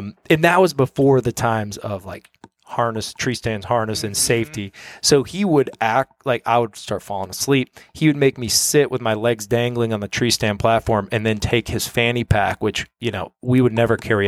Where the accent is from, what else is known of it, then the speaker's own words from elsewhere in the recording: Minnesota, United States; So I was born and raised in Minnesota, central Minnesota.